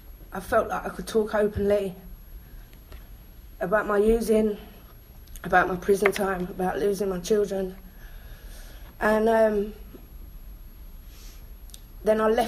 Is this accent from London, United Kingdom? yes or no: no; East of England, United Kingdom; accent: Essex; And I said really loudly, is this Lynn Amy in my Essex accent?